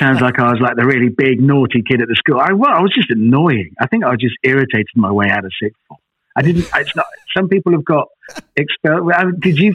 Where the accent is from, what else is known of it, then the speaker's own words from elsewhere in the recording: Shirley, West Midlands, United Kingdom; I was raised in Birmingham, in sort of suburbia, on the outskirts of Birmingham, a place called Shirley.